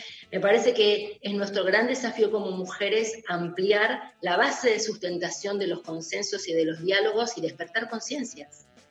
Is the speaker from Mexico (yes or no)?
no; Rosario, Santa Fe, Argentina; yo soy una rosarina. Ustedes saben que los rosarinos nos definimos como rosarinos.